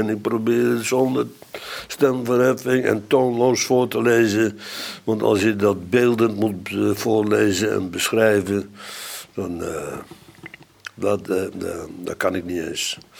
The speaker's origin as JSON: {"language": "Dutch", "town": "Bodegraven", "region": "South Holland", "country": "Netherlands", "tie": "born or raised there", "said": "Er stonden trouwens ook in Bodegraven, een beroemde, waar ik opgegroeid ben."}